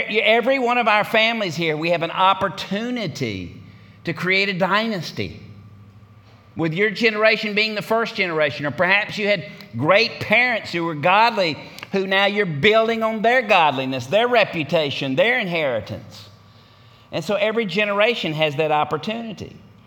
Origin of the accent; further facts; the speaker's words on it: Tennessee, United States; I'm from Tennessee. I thought that was great news.